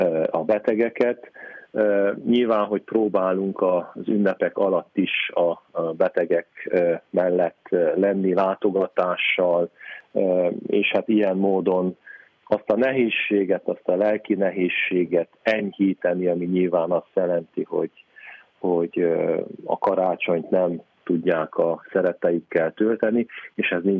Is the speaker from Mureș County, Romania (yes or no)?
no; Sfântu Gheorghe, Covasna, Romania; Én Sepsiszentgyörgyről származom, az anyai nagyszüleim azok még keletebbre, Kézdivásárhelyen túl Lemhényből származnak.